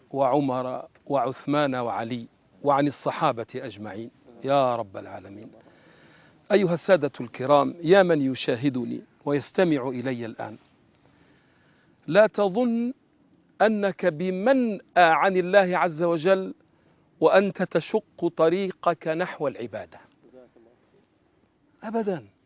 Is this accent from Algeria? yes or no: yes; Algeria; أذكر مرة في برنامج عندنا في الجزائر مع صغار الحفظة